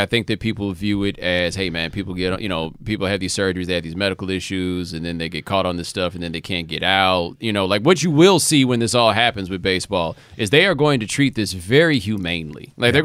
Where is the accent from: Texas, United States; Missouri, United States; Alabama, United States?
Texas, United States; and I grew up in Texas, so it's not like I never had an opportunity to get familiar.